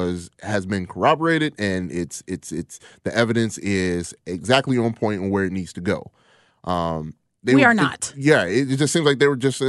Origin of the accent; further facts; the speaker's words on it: United States; Me being an American black man